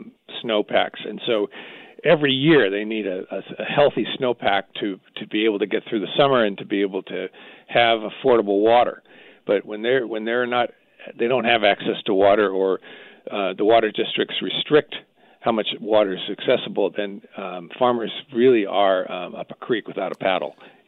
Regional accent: California, United States; Yeah, I was raised in California, and I love California

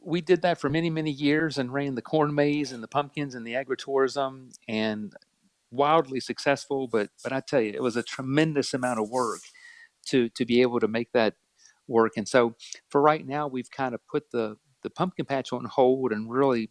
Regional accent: Virginia, United States; James Madison University, which is here in my hometown

